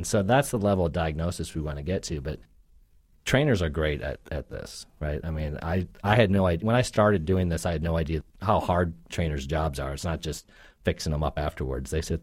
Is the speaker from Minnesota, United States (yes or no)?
yes; Minnesota, United States; and I grew up in Minnesota, so hockey's king there.